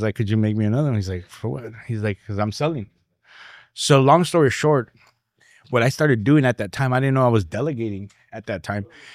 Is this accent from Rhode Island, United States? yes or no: no; Rialto, California, United States; So I, I'm first generation Mexican. My parents came from Jalisco. Okay. I grew up in the city of Rialto.